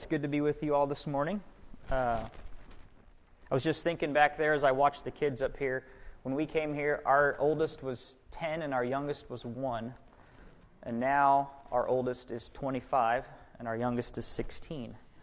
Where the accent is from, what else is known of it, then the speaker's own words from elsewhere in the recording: Midwest, United States; also born or lived in Kansas; I grew up in the Midwest. You know, I lived in Iowa and Kansas my whole life.